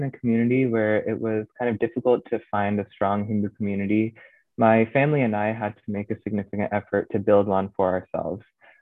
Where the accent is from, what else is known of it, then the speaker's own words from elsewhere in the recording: Irvindale, Iowa, United States; I'm from Irvindale, Iowa.